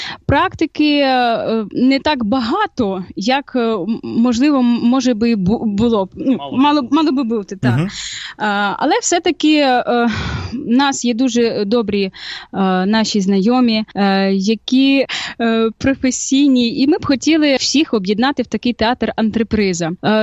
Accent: Kakhovka, Kherson Oblast, Ukraine; Я із міста Каховка, із Херсонської області, що розташована на півдні України.

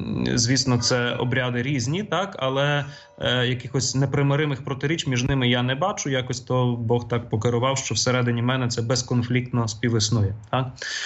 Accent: Kharkiv, Kharkiv Oblast, Ukraine; born there; я народився в Харкові, в римокатолицькій родині, мішаній римокатолицькій православній, скажімо так, але був вихований в римокатолицькій вірі.

